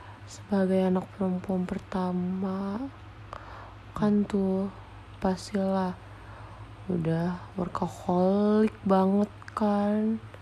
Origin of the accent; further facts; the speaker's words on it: Lampung, Indonesia; Ya bang, aku orang Lampung.